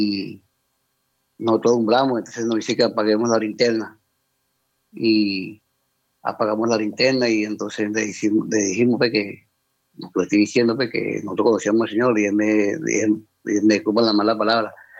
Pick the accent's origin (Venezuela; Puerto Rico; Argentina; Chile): Venezuela; now in Colombia; cuando vivíamos en Cúcuta, ahí sí estaba estudiando en una fundación, porque por la edad, porque nosotros somos venezolanos.